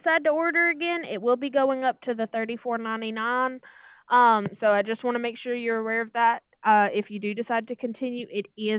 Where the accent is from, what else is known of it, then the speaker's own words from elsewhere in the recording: Mississippi, United States; now in Maine, United States; I'm originally from Mississippi. However